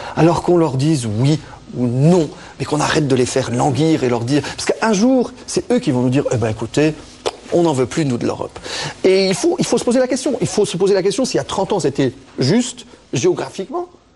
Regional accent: Luxembourg; vous devez comprendre qu'en tant que luxembourgeois, on est fiers si on pouvait avoir un candidat luxembourgeois à la présidence.

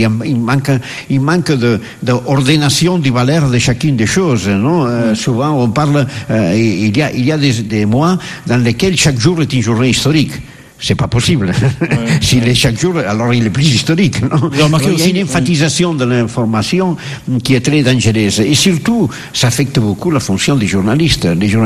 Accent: Catalonia, Spain; French is a second language; C'est un catalan bizarre.

